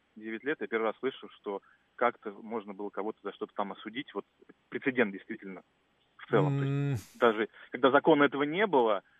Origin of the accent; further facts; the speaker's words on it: Bryansk, Bryansk Oblast, Russia; now in Moscow, Russia; я из Брянска, но живу в Москве.